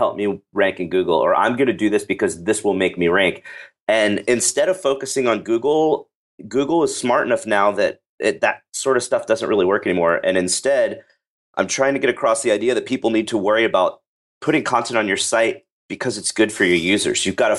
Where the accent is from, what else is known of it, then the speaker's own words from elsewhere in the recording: Dallas, Texas, United States; I am from Dallas, Texas. I went to college in Dallas as well.